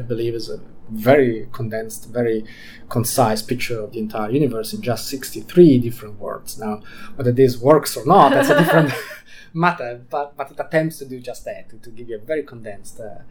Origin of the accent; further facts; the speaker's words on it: Switzerland; first language Italian; English is a second language; having Italian origins, although I grew up in Switzerland, and Italian being my mother tongue